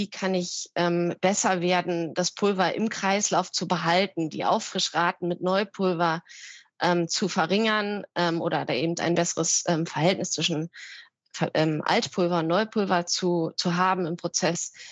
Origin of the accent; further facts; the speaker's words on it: Berlin, Germany; bin deswegen in meine Heimat Berlin zurückgekehrt.